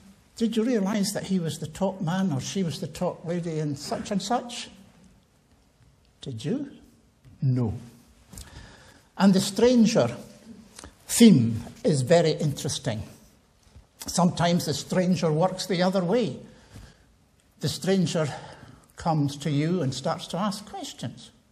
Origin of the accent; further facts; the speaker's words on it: Tiree, Scotland, United Kingdom; When I was a boy growing up in Tyree